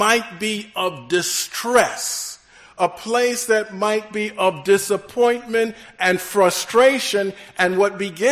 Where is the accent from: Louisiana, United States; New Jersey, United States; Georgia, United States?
Georgia, United States; Atlanta; I'm from Atlanta, Georgia, in the city of Atlanta, and been down there for over 50 years.